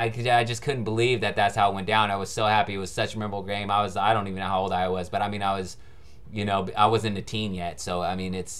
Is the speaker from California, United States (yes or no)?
yes; California, United States; And growing up in the Bay Area and with the Bay Area sports teams, I was so blessed.